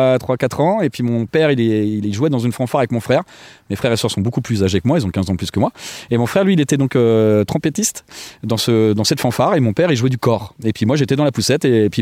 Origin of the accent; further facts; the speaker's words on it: Normandy, France; now in Toulouse, France; j'ai vécu beaucoup plus longtemps dans ma vie à Toulouse, alors que pourtant je viens de Normandie.